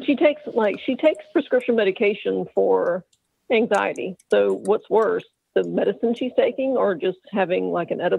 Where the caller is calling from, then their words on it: Maryland, United States; It's me from Maryland